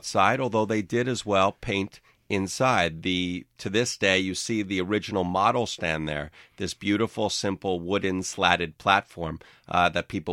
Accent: Englewood, New Jersey, United States; now in New York City, United States; Well, I live in New York City. I grew up in Englewood, New Jersey, just over the George Washington Bridge.

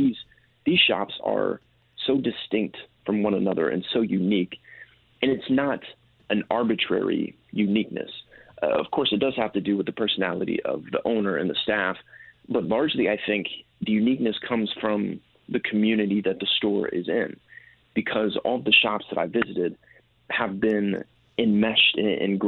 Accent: Indiana, United States; But by the time I got to Lawrence, Kansas, a few hundred miles from my hometown in Indiana

